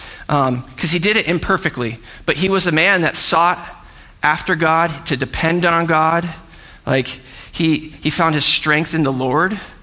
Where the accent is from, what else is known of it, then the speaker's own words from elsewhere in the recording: California, United States; All right, so I grew up surfing in Orange County.